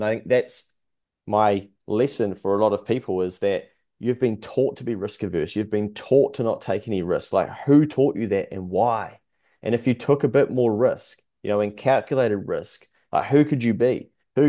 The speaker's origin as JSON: {"language": "English", "town": "Dannevirke", "region": "Manawatū-Whanganui", "country": "New Zealand", "tie": "born or raised there", "said": "I grew up in Dannevirke, for instance"}